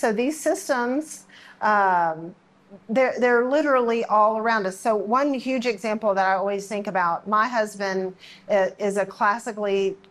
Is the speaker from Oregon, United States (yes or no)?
no; Texas, United States; Well, I'm from Texas where football is king. And like we raise our boys to be football players and our girls to be cheerleaders. That's just the way it goes down in Texas.